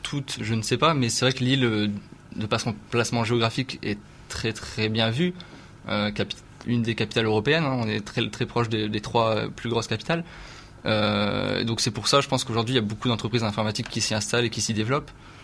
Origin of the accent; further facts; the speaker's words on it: Hauts-de-France, France; Ouais, alors moi, je suis pas de Calais, mais ça reste